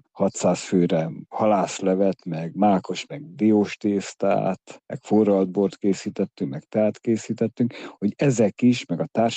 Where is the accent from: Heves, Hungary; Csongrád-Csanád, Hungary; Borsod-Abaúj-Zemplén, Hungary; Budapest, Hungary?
Csongrád-Csanád, Hungary; Kübekháza; Kübekházán éltünk, ez a szülőfalum